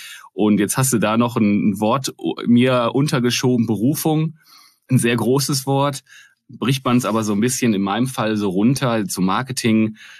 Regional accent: North Rhine-Westphalia, Germany; Ich habe zwei ältere Brüder und der Älteste, wir kommen aus dem Ruhrgebiet

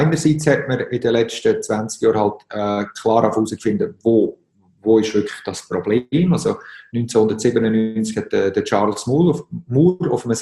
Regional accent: Switzerland; dass als Schweizer, wo wir ja zuerst mal alle verschiedensten Probleme haben

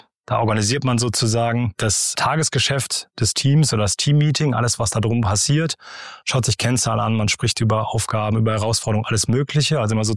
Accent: North Rhine-Westphalia, Germany; ich komme selber nicht aus Ostwestfalen, deswegen musste mich an die Kultur auch ein bisschen gewöhnen. Ich komme eigentlich aus dem Ruhrgebiet

